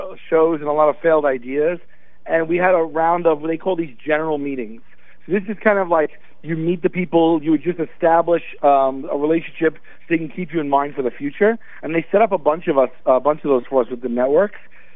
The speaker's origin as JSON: {"language": "English", "town": "Staten Island", "region": "New York", "country": "United States", "tie": "born or raised there"}